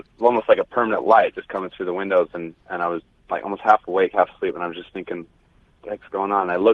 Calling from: Wichita Falls, Texas, United States; I'm calling from Wichita Falls, Texas.

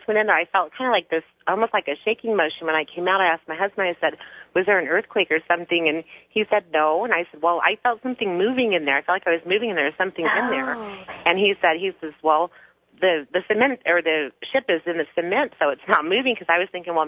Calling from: Rowland Heights, California, United States; I'm calling from Roland Heights, California.

